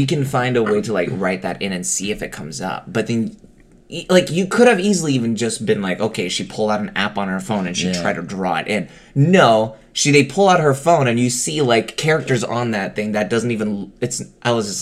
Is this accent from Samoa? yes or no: no; China; I know these things and I grew up in China.